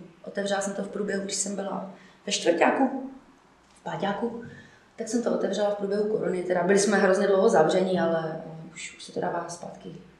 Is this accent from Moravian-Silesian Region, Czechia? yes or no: yes; Český Těšín, Moravian-Silesian Region, Czechia; a je mi 26 let. Je mi 26 a jsem z Českého Těšína.